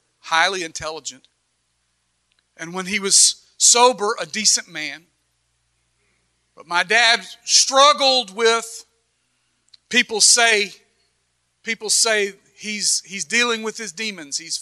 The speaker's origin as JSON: {"language": "English", "region": "the South", "country": "United States", "said": "even though I wasn't from the East, I was from the South, but it rhymed."}